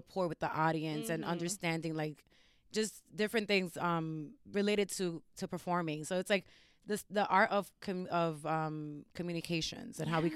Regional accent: New York City, New York, United States; Yeah, I grew up in Harlem, Washington Heights in the middle.

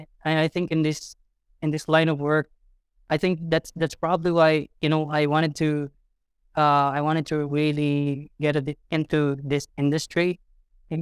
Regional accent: Philippines; I'm from the Philippines, by the way.

